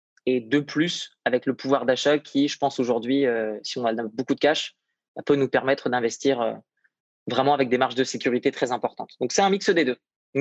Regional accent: Hauts-de-France, France; je pense que du fait que je viens de la région de Lille

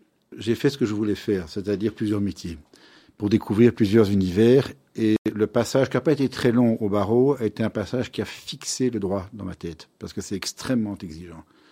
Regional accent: Brussels, Brussels-Capital Region, Belgium; born there; je suis né à Bruxelles.

